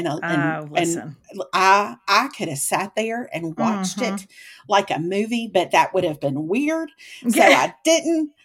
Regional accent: Meridian, Mississippi, United States; a person in Meridian in my hometown.

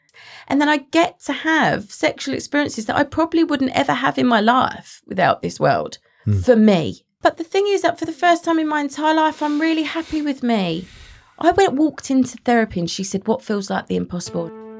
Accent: East of England, United Kingdom; I'm from Essex.

